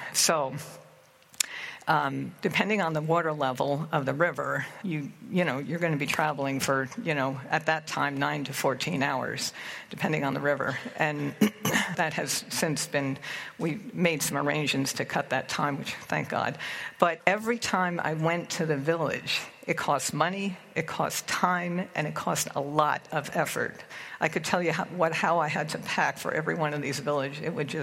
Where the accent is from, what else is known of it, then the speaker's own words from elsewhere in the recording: United States; In my culture, I'm American, and when you go places, you do things.